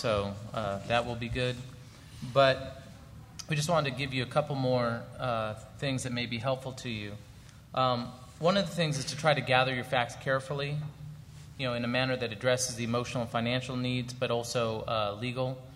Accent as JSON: {"language": "English", "region": "California", "country": "United States", "said": "maybe because I'm from California, I don't know, we're a little touchy-feely out there."}